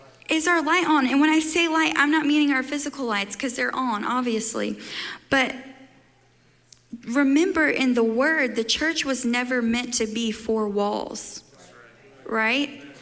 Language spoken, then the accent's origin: English; Mississippi, United States; I mean, it's bigger than my hometown. I'm from Mississippi. Everything's bigger, you know.